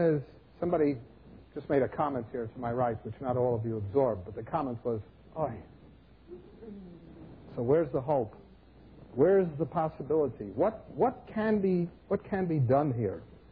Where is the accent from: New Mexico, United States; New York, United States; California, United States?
New York, United States; I'm from New York.